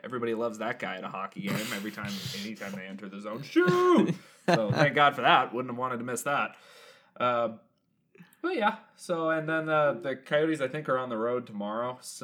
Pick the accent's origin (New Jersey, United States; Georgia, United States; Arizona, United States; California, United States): Arizona, United States; Phoenix; I'm from Phoenix originally. A lot of my family was there.